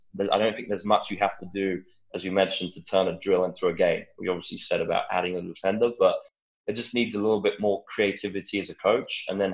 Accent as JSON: {"language": "English", "region": "England", "country": "United Kingdom", "tie": "born or raised there"}